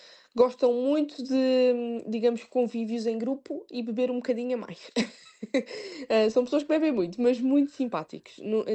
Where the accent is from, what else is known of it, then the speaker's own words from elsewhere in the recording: Portugal; moved away; Falamos muito inglês, já vínhamos com bases da escola em Portugal, mas de facto o sotaque é completamente diferente.